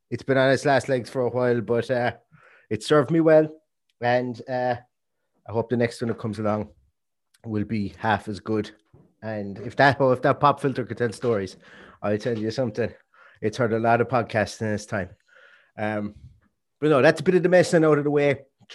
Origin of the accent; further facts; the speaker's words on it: Ireland; Now I know we're Irish. I know we probably should I've enough fried spuds eaten in my time.